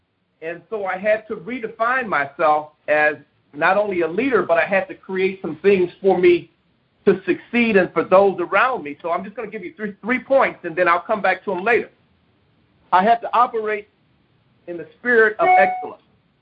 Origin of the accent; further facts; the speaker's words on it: Detroit, Michigan, United States; I grew up in Detroit and I just needed an opportunity to start all over again.